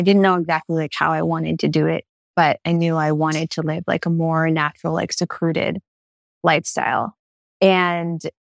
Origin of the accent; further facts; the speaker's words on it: Long Island, New York, United States; I'm from Long Island.